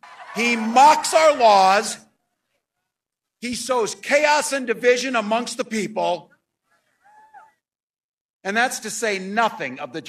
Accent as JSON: {"language": "English", "region": "Nebraska", "country": "United States", "tie": "born there", "said": "Being a Midwesterner, too, I know a little something about commitment to people. I was born in a small town in Nebraska where community meant everything."}